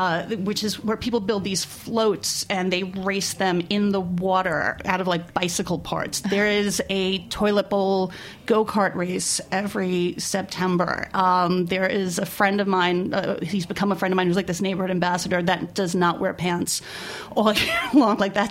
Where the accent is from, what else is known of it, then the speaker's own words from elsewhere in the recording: New York City, New York, United States; You know, I grew up in New York City, and I think everyone's talked enough about how New York City has changed